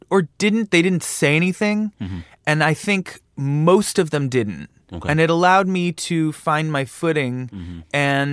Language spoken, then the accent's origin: English; Canada; I think growing up in Canada